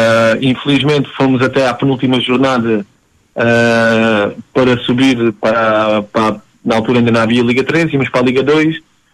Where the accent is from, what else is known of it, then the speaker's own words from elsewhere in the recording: Alentejo, Portugal; também sou alentejano